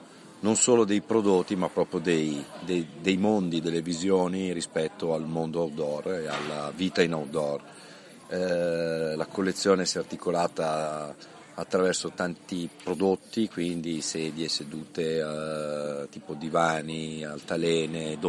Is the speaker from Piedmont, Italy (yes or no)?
no; Milan, Lombardy, Italy; sono cresciuto a Milano con mia mamma, con una grande passione per le piante